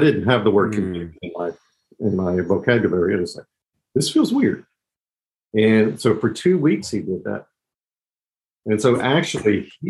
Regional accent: Houston, Texas, United States; And I grew up in Houston, Texas.

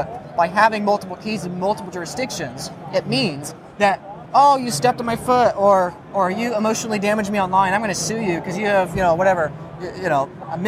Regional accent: Michigan, United States; I'm from Michigan and, you know, so fellow, you know, purple, you know, Rust Belt state, whatever.

